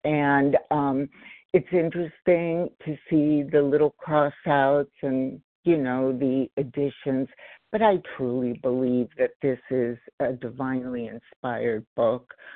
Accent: Los Angeles, California, United States; I'm from Los Angeles.

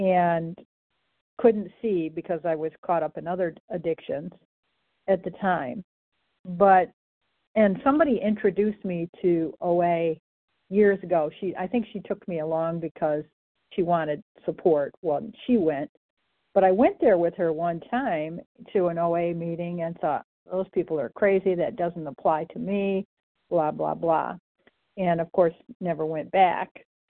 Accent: Michigan, United States; recovered compulsive eater. I'm from Michigan.

